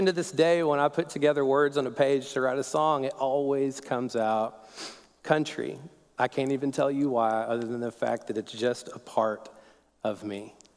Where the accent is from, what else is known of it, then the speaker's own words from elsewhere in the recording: Texas, United States; And I didn't want to be a country kid, even though I grew up in the Texas Panhandle.